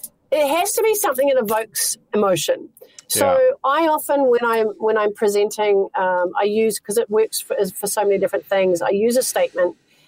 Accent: New Zealand; I'm from New Zealand. I'm from New Zealand. I am not from Australia.

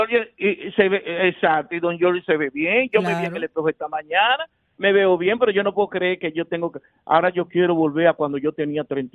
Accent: Villa Juana, Santo Domingo, Dominican Republic; born there; que yo nací en Villajuana

